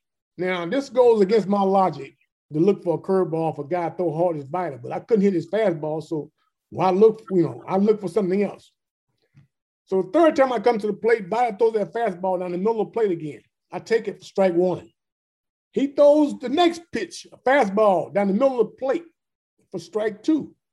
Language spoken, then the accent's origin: English; California, United States; I'd seen Vita Blue pitch in Oakland because I'm from the Bay Area. So I lived in the Bay Area.